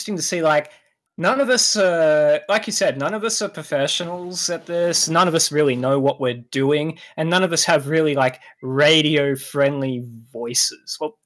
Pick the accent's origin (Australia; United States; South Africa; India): Australia; it's simply referring to me as the Aussie or that fucking Aussie.